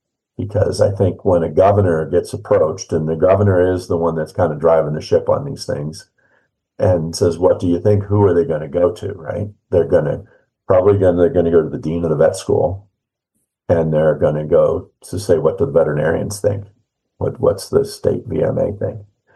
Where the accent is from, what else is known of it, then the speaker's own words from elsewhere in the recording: Pennsylvania, United States; but I did get involved with Pennsylvania, my home state, as I started to learn about this.